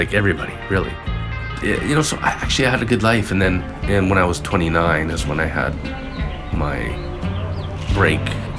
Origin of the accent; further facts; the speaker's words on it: West Vancouver, British Columbia, Canada; also born or lived in Fort St. John; I was born in Fort St. John. 2 weeks after I was born, I was adopted. So my mom that raised me came up to grab me and got me back to West Vancouver, where I lived for the first 18 years of my life.